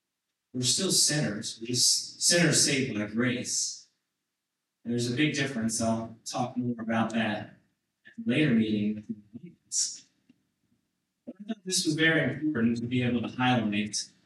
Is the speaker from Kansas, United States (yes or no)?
yes; Kansas, United States; I grew up in Kansas. We had cows. Had horses